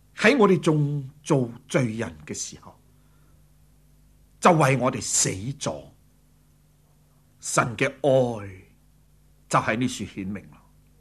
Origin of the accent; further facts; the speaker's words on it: China; 特别我们中国人血很厉害